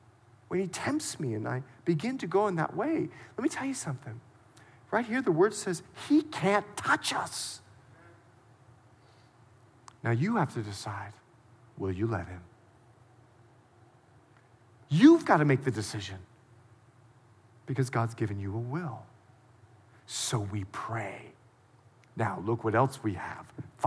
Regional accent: Bahamas; I'm a Bahamian, right? I'm from the Bahamas.

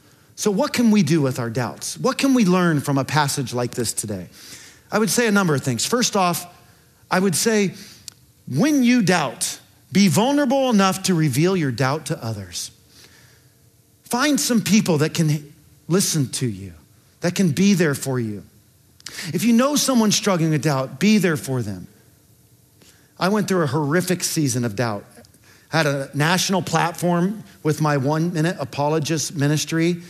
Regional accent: California, United States; also born or lived in Charlotte; I grew up in here in California

